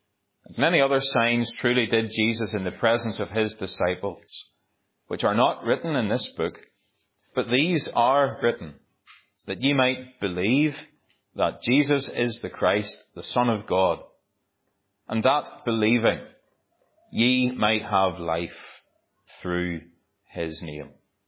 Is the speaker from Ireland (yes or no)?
yes; Ireland; I'm Irish, I'm allowed to do things like that, that are a bit out of sync.